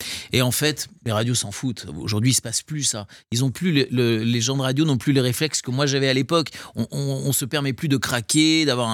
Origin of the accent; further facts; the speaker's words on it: Nancy, Grand Est, France; parce que moi je suis de Nancy et les divertissements, c'était la télé.